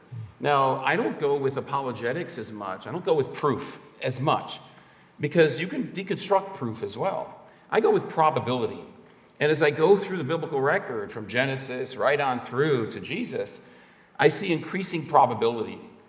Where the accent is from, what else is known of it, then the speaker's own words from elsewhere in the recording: Jerusalem, Jerusalem District, Israel; growing up in Jerusalem with Israelis and Palestinians, speaking Hebrew and Arabic, I mean, we all knew who the other person was. So I'm a Christian